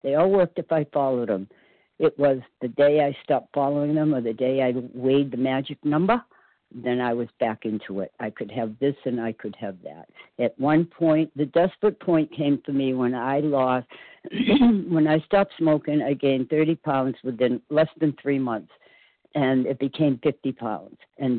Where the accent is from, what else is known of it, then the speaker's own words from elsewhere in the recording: Walpole, Massachusetts, United States; I'm from Walpole, Massachusetts, a small town about 18 miles southwest of Boston.